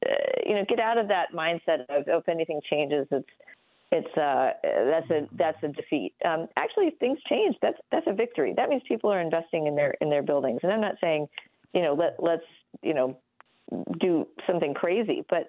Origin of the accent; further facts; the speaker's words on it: Houston, Texas, United States; So virtually every city in the country, other than my hometown, believe it or not, of Houston, has zoning.